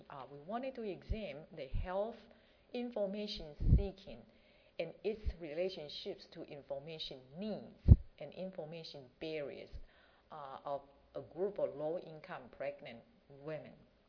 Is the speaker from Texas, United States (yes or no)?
no; Indiana, United States; from Indiana.